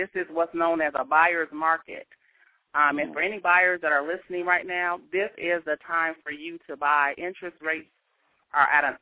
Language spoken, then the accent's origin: English; Chicago, Illinois, United States; Okay, well, first I want to say that I am from Chicago, grew up on the south side of Chicago. I come from a large family.